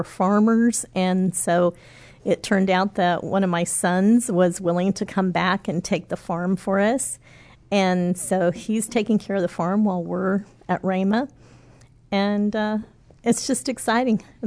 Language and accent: English; Missouri, United States; I'm from Northwest Missouri.